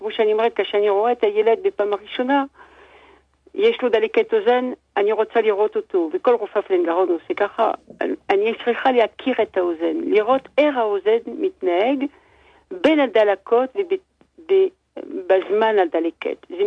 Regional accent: Jerusalem, Jerusalem District, Israel; אני מירושלים

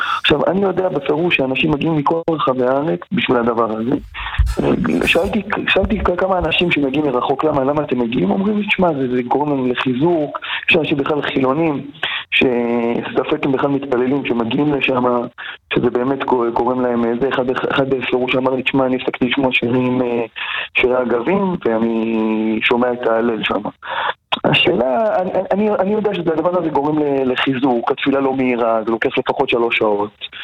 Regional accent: Jerusalem, Jerusalem District, Israel; אני בחור ירושלמי

